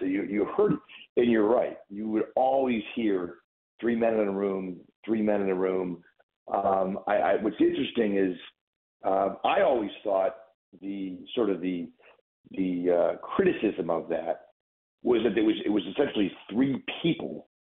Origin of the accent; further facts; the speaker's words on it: North Tonawanda, New York, United States; I grew up here in Western New York, from North Tonawanda.